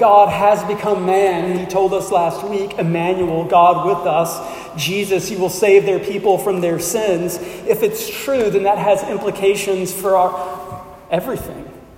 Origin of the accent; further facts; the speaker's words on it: Shreveport, Louisiana, United States; I'm from Shreveport. I live in Wilkinson.